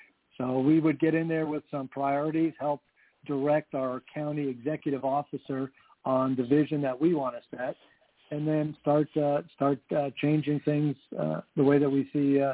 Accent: Florida, United States; I'm actually from Florida. Maybe some of my people back there know who I am.

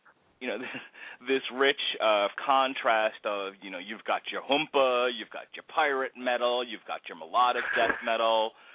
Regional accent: New York, United States; now in Tampa, United States; I live in Tampa now. I'm actually from New York, but I live in Tampa

